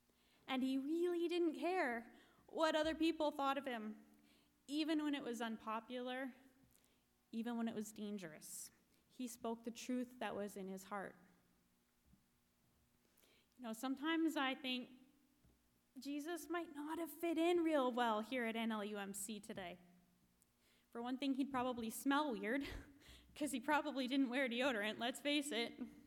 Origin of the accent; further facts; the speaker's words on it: England, United Kingdom; that reconciliation is the center of our work, in the words of the theologian Palmer Becker, then I'm an English Mennonite.